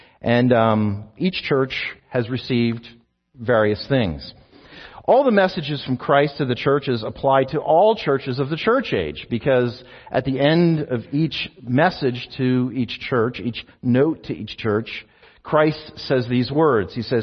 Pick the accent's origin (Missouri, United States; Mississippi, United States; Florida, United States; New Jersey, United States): New Jersey, United States; And so I'm from New Jersey, and I came of age in the 1980s